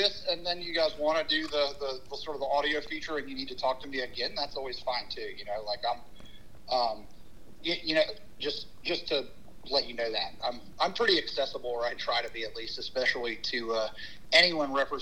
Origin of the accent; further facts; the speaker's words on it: Peachtree City, Georgia, United States; And we're both from Peachtree City, Georgia. We went to high school there and ended up at Georgia.